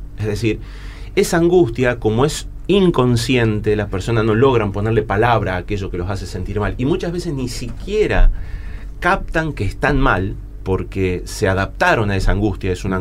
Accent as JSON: {"language": "Spanish", "town": "Rosario", "region": "Santa Fe", "country": "Argentina", "said": "Yo soy de Rosario, soy de la zona de Rosario."}